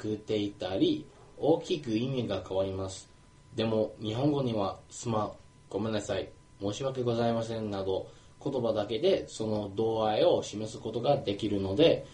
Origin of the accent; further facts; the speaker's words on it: United Kingdom; Japanese is a second language; イギリスから来ました。